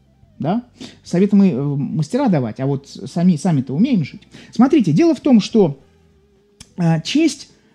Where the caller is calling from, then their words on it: Saint Petersburg, Russia; я вас приветствую из Санкт-Петербурга.